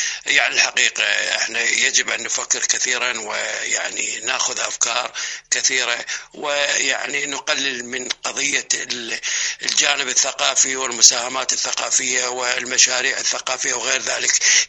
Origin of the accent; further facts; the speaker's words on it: Iraq; نحن يعني كعراقيين 40 مليون نسمة